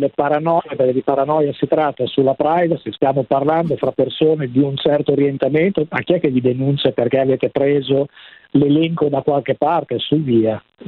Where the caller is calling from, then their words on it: Bologna, Emilia-Romagna, Italy; Volevo fare un appello, sono da Bologna